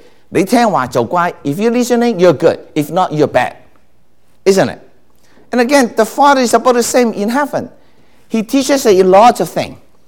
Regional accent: Calgary, Alberta, Canada; now in Panama; I come from Calgary.

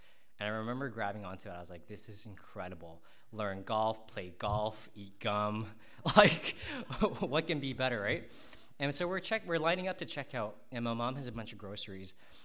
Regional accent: Richmond Hill, Ontario, Canada; some of you guys knew I grew up in Richmond Hill, and my family was we didn't have a lot of money.

